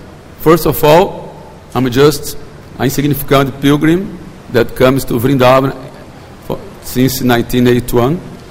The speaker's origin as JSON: {"language": "English", "country": "Brazil", "first_language": "Brazilian Portuguese", "second_language": "English", "said": "I have some language problems because my mother language is Brazilian Portuguese"}